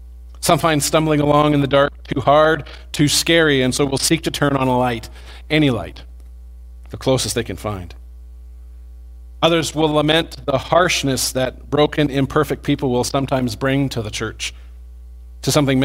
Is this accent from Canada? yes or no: yes; Yukon, Canada; I grew up in the Yukon Territory, and those who grew up in the Yukon are fans of light. I was in grade 4 when I experienced my first Yukon winter.